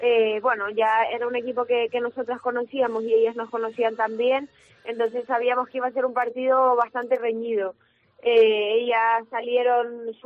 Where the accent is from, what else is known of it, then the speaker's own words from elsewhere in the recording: Canary Islands, Spain; moved away; also born or lived in Burgos / Huelva; Desde que salí de Gran Canaria cuando era joven, pues eso, estuve 2 años en Burgos, 2 años en Huelva